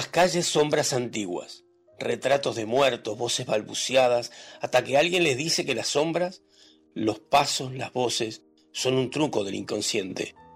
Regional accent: Uruguay; now in Córdoba, Spain; soy uruguayo, pero vivo en Córdoba, Andalucía

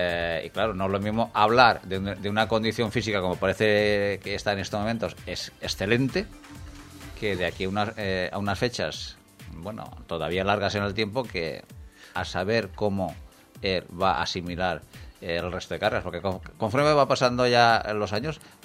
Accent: Spain

